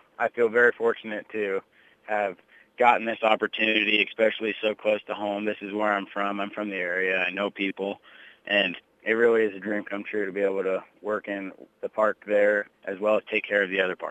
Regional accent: Wellman, Iowa, United States; I'm from Wellman, Iowa. I went to Mid Prairie High School.

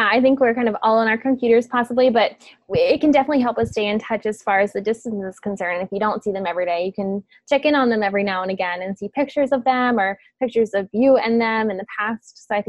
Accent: New Hampshire, United States; moved away as an adult; now in Oregon, United States; So I'm currently in Oregon. I'm from New Hampshire. So moved across the country to come here to school.

